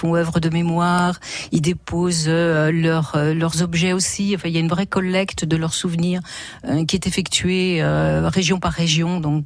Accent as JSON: {"language": "French", "town": "Paris", "region": "Île-de-France", "country": "France", "said": "je suis parisienne d'origine et a priori, il n'y a pas de phare à Paris."}